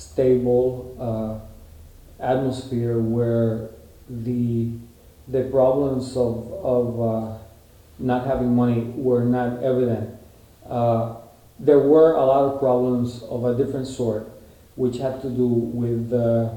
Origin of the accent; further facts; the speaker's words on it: San Juan, Puerto Rico; born there; I was born in San Juan, Puerto Rico.